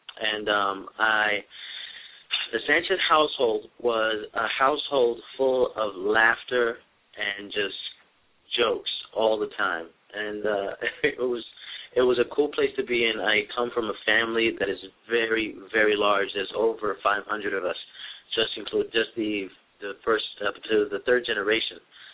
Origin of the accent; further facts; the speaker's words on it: New York City, New York, United States; born there; I was born in Brooklyn, New York, in St. Mary's Hospital back in 1982.